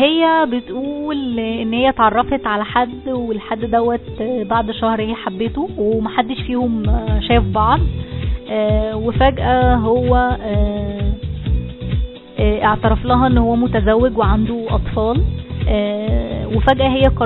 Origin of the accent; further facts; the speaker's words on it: Alexandria, Alexandria Governorate, Egypt; انا من اسكندرية وخطيبي من القاهرة،